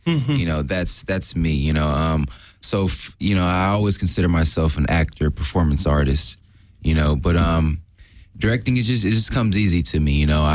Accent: Atlanta, Georgia, United States; now in Los Angeles, United States; And I'm originally from Atlanta, so... this is all taking place there

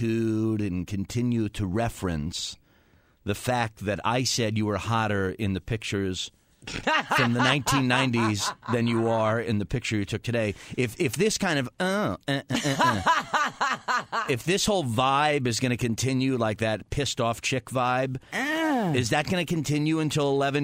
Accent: New York, United States; Yeah, people, I mean, I grew up in New York

